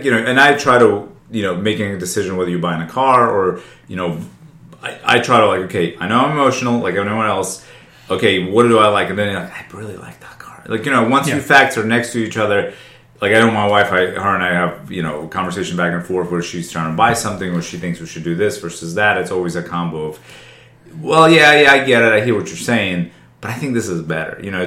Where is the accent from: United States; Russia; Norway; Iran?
Russia; also born or lived in Central Asia; I come from Russia